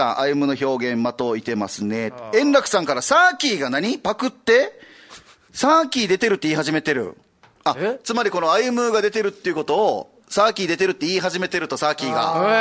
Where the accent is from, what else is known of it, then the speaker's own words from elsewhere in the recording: Okinawa, Japan; は久米島出身ではないんですが一応沖縄なので沖縄芸人